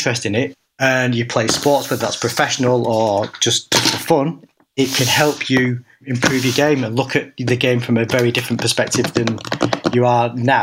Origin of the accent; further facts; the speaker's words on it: United Kingdom; Just because, you know, we're British. I think that's the British attitude.